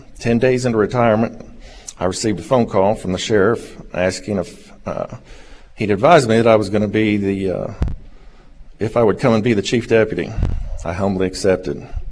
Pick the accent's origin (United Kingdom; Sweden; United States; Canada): United States; Ohio; moved away as an adult; I was raised in Ohio, left there at 18 to join the Army. That's how I got in the area.